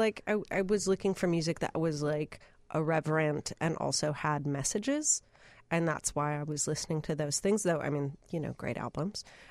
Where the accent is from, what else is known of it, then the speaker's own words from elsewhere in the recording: Minneapolis, Minnesota, United States; also born or lived in Indiana, United States / Michigan, United States; I left when I was little. Lived in Michigan for a little bit, but then from the time I was 7 until I was 17, I lived in Minneapolis.